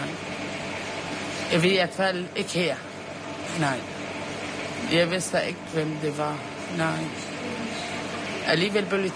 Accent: Lebanon; now in Denmark; Jeg har selv levet krig i Libanon, ikke? Jeg kommer fra Libanon, så jeg har set mange ting.

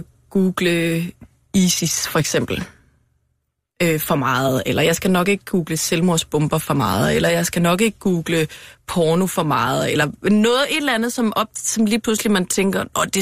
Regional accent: Aarhus, Central Denmark Region, Denmark; nu kommer jeg fra Aarhus, så jeg har hørt rigtig mange sådan nogle Aarhus-vittigheder

